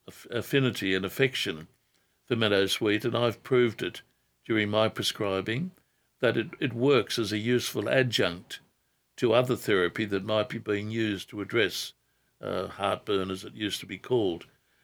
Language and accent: English; Adamstown, New South Wales, Australia; You're in Adamstown. I was born and raised in Adamstown, a good old town.